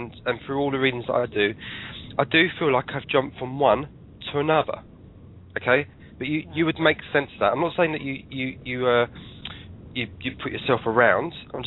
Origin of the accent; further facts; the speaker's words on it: England, United Kingdom; now in Wales; I'm an Englishman living in Wales, but I still love the accent.